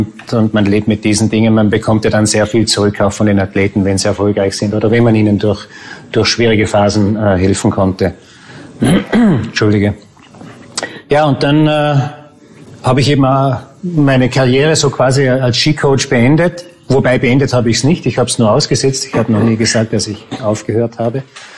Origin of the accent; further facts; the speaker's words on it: Gargellen, Vorarlberg, Austria; Ich komme aus Vorarlberg, Gargellen. Das ist ein Ort auf 1500 Meter Seehöhe.